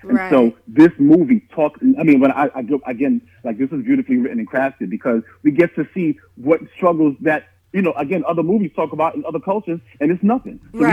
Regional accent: New York City, New York, United States; I'm from the Bronx, and boom, that was it.

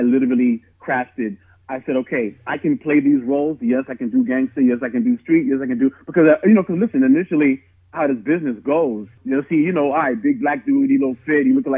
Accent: New York City, New York, United States; I'm from the Bronx, and boom, that was it.

